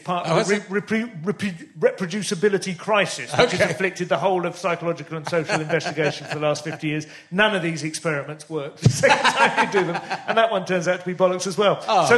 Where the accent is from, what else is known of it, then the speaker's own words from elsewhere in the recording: St Albans, East of England, United Kingdom; I grew up in St Albans.